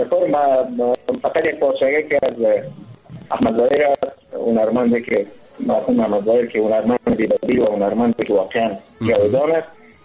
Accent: Kabul, Afghanistan; born there; 35 سال عمر دارم و از ولایت فعلا در کابل به دنیا آمدیم و از کابل گفتم ایشم ولی در تمام مصاحبه‌های من گفتیم که من از افغانستان هستم

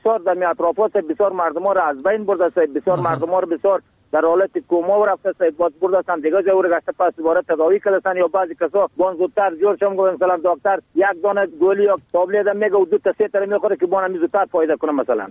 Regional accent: Bamyan, Afghanistan; now in Qaghor Zamin, Afghanistan; از الاسوالی که همارد قریه یاجر ولایت ما بامیان، فعلا باشنده قریه قاغور زمین.

